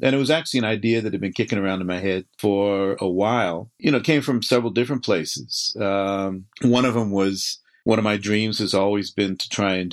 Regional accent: Newark, New Jersey, United States; recalled my adventures, you know, growing up in the projects in Newark

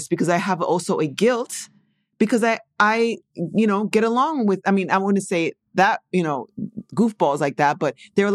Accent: New York, United States; And I'm glad that my daughter doesn't feel the way I did growing up in New York.

